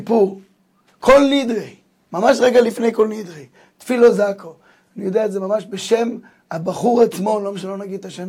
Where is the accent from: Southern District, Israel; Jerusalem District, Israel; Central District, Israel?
Jerusalem District, Israel; Jerusalem; אני ירושלמי